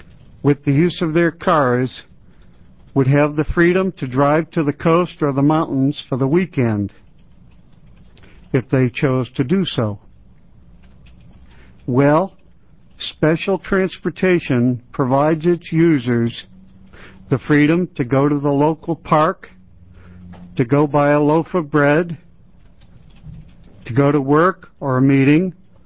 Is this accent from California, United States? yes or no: no; Eugene, Oregon, United States; I'm from Eugene.